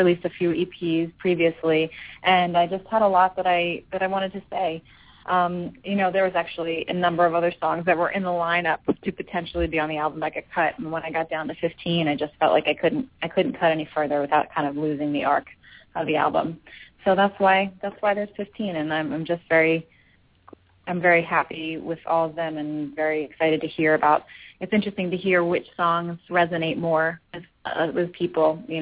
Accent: Philadelphia, Pennsylvania, United States; I'm not from the South. I've certainly spent a nice amount of time there, and I do like it there, but that's, you know, not why I'm from Philly.

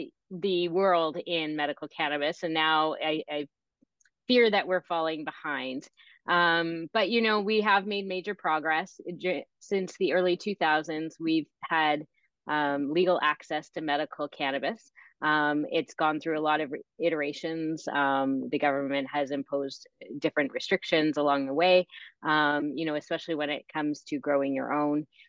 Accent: Canada; You know, I'm from Canada, so, you know, our history is a little bit different

